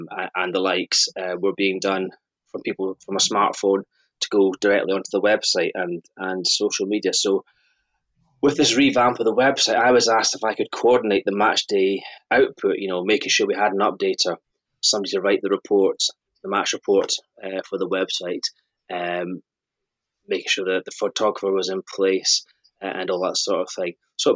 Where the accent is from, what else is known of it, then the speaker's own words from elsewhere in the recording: Scotland, United Kingdom; And then by the time the new century came around, I was living away from Scotland. I was in London, and when I came back to Scotland in 2005